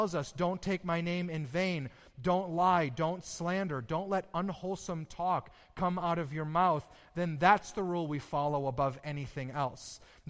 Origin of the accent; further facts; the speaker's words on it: United States; we're Americans. We're really used to our rights as American